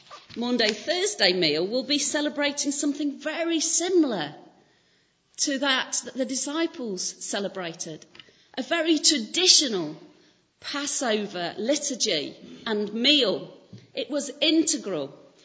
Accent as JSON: {"language": "English", "country": "United Kingdom", "said": "We are British, after all. It's what we do, isn't it?"}